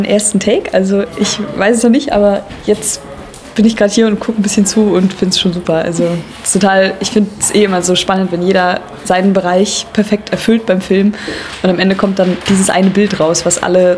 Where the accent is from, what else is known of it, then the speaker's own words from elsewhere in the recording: Mecklenburg-Vorpommern, Germany; Ich komme ursprünglich aus Mecklenburg-Vorpommern, deswegen passt das ganz gut, dass ich gerade da bin.